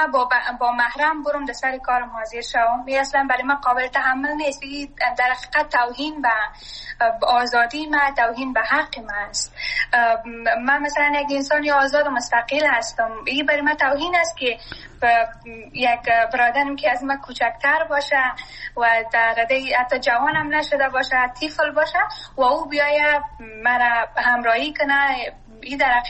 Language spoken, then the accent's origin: Persian; Afghanistan; من سرمایه وطن هستم، من اونجا درس خواندم،